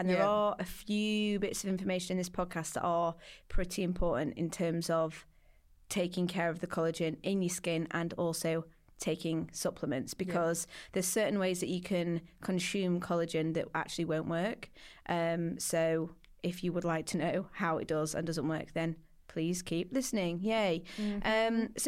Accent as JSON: {"language": "English", "town": "Doncaster", "region": "Yorkshire and the Humber", "country": "United Kingdom", "said": "Yeah, well, you got my lovely accent."}